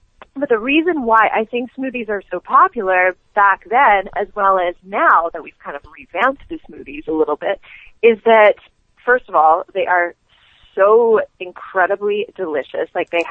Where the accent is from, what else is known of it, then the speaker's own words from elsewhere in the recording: Los Angeles, California, United States; when I was growing up in San Fernando Valley in Los Angeles